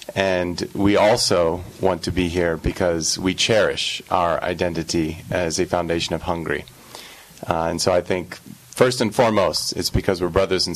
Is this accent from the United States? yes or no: yes; Dallas, Texas, United States; Hungarian is a second language; Amerikai vagyok, Dallasból megyek, és itt vagyok